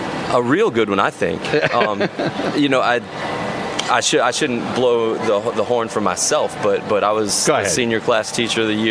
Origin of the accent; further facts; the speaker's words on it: New Orleans, Louisiana, United States; But yeah, I moved there from New Orleans.